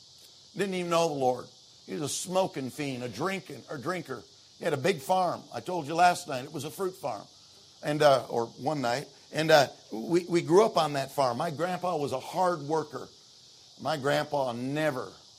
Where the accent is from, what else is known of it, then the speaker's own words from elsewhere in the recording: Michigan, United States; talking about the 1950s, growing up in Michigan. There was a time when literally, honestly, I can remember being out on the farm.